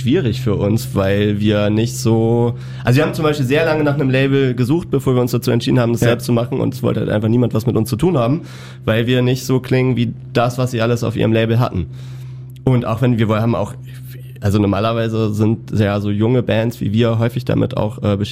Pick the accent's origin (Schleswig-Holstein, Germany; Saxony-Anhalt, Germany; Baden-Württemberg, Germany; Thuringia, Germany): Schleswig-Holstein, Germany; Kiel; Du musst dir das mal so vorstellen, wir sind Kieler, ne?